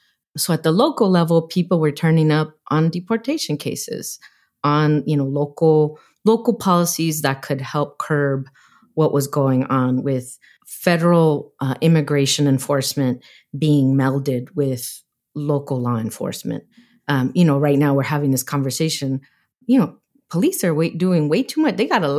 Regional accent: Arizona, United States; At the same time, I'm from Arizona. I left home for many years, came back, and Arizona is one of those places that the population is changing very rapidly.

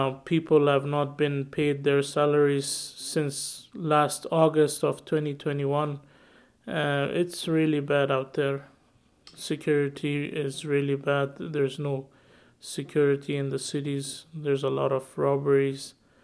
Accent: Afghanistan; moved away as an adult; now in Reno, United States; I'm from Afghanistan, and I'm pursuing a bachelor's degree at UNR, a bachelor's in metallurgical engineering.

